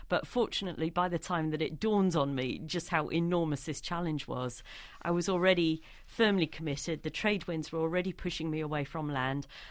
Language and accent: English; United Kingdom; I'm terribly British in that respect.